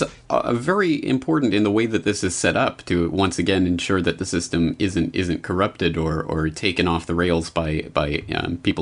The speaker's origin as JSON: {"language": "English", "country": "Canada", "said": "And personally, as a Canadian, I'm very much interested in the Bank of Canada and how that has been set up and how it functions now."}